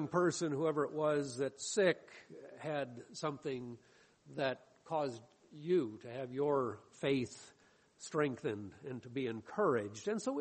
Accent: Michigan, United States; Now, I was from Michigan. That's a farm in Michigan.

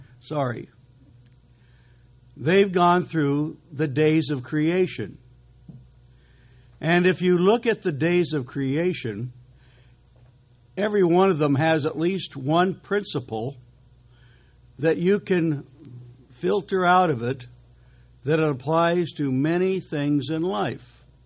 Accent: California, United States; also born or lived in England; As an American traveling to England and spending 4 years in university there, I was kind of a unique thing. I came from California.

